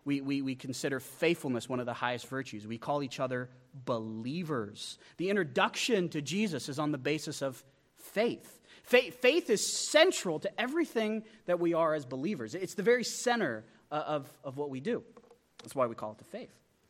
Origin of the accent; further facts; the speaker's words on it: Pennsylvania, United States; born there; also born or lived in Gillette, Wyoming; I found out that I was not born in Gillette, Wyoming, as I previously was thought. I was born in Pennsylvania.